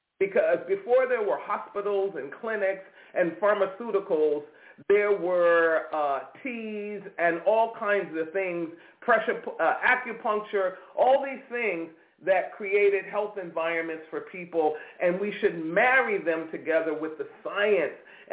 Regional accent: East Coast, United States; accent: East Coast; Yesterday somebody said, you truly are from the East Coast, because I was angry and my accent came out.

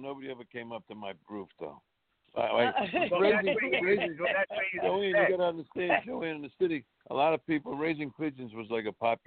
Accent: Providence, Rhode Island, United States; I grew up in Providence in New England.

